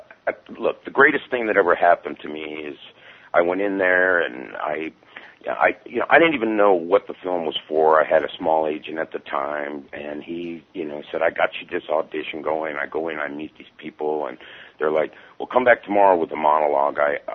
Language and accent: English; Brooklyn, New York, United States; I grew up basically in Brooklyn, New York